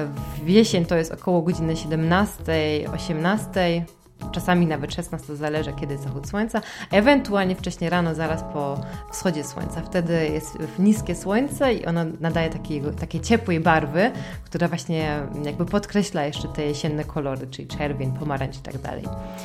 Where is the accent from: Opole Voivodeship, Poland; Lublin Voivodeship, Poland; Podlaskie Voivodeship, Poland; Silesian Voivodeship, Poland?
Silesian Voivodeship, Poland; jestem ze Śląska.